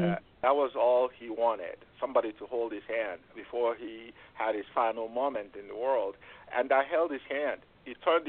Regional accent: Onitsha, Anambra, Nigeria; now in United States; The Mississippi reminded me of my hometown, Onitsha, where you have the River Niger.

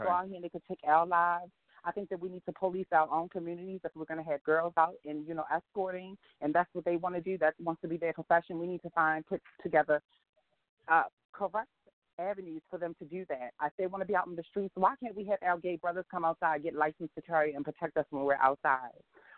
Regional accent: Baltimore, Maryland, United States; now in California, United States; I live in California. I'm from Baltimore. And the rules in Baltimore are totally different than some of the other cities that I have lived in.

